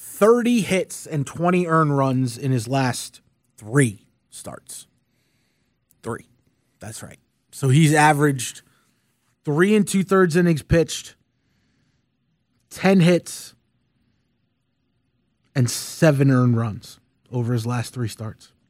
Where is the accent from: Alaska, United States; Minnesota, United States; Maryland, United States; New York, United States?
New York, United States; growing up in New York, I heard my fair share of games.